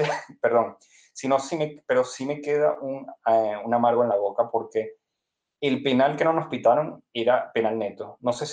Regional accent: Caracas, Capital District, Venezuela; Para el que no sabe, yo soy de Caracas, Venezuela.

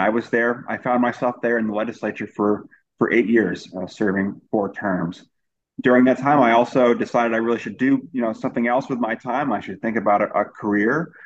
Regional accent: Waterville, Maine, United States; So I was, you know, an original townie. I grew up in Waterville, graduated from Waterville High School, and I ended up going to Colby College, literally up the hill.

